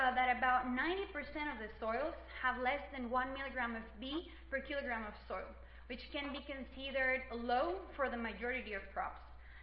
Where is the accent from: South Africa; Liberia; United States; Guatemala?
Guatemala; You can see there are some of the volcanoes in my country. I am from Guatemala